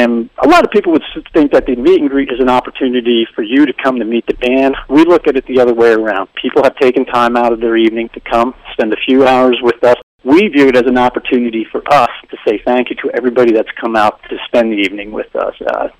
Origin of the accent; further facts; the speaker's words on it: Walnutport, Pennsylvania, United States; when he announced that I was from the Walnutport area, the applause was amazing